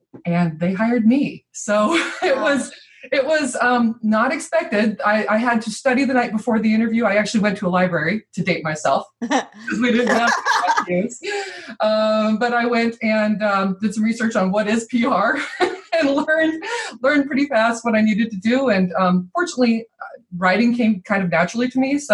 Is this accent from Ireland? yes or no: yes; Ireland; The bonus is, you know, that I'm Irish, so that comes naturally.